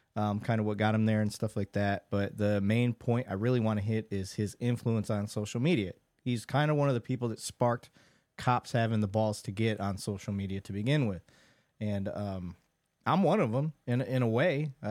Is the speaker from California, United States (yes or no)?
no; Flint, Michigan, United States; So in Michigan growing up, it would be nothing. And I grew up in Flint.